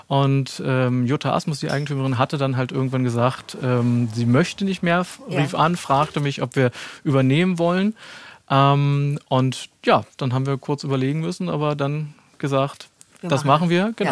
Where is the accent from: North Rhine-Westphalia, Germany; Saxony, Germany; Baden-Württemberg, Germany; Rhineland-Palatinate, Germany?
Saxony, Germany; Leipzig; born there; Also geboren in Leipzig, Ausbildung gemacht in Potsdam in der Stadt- und Landesbibliothek.